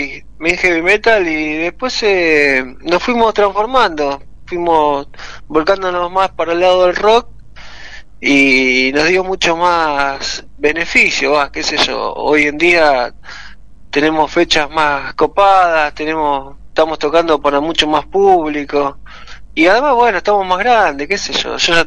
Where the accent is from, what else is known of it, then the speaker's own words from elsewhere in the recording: Monte Grande, Buenos Aires Province, Argentina; Somos de Monte Grande.